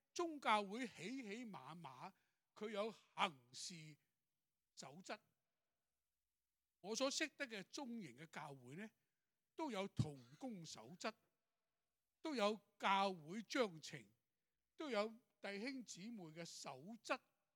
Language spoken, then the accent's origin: Cantonese; Shanghai, China; 因为我这种是海派，即是我上海人来的，很阔的